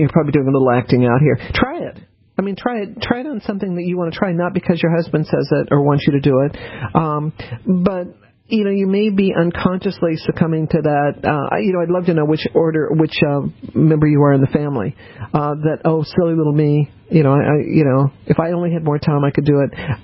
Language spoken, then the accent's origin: English; New Orleans, Louisiana, United States; also born or lived in Texas; Or I'm not really a Texan, as you know. I'm from New Orleans, but I went to school in Texas.